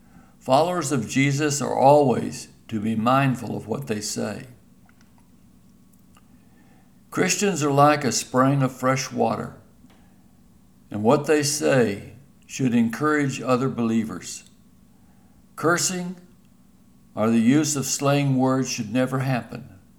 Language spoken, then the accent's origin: English; New Mexico, United States; Growing up in New Mexico ranch country and having a horse at an early age, I learned this truth